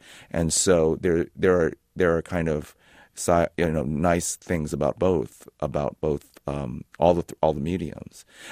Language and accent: English; San Francisco, California, United States; I grew up in the Sunset District. Our family house was on 40th and Ortega, and I never appreciated the beach until I came back as a grown up